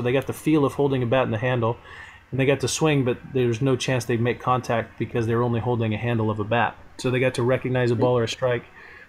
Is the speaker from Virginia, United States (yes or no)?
no; Las Vegas, Nevada, United States; growing up in Las Vegas, there's 20 different travel teams a kid can play for.